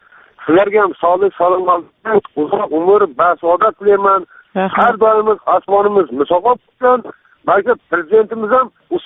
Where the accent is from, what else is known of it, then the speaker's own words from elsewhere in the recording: Fergana, Fergana Region, Uzbekistan; O'zim farg'onalikman.